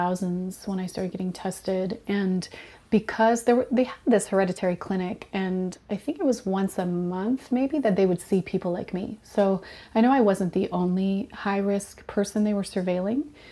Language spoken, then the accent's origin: English; Canada; I do feel really fortunate that I grew up in Canada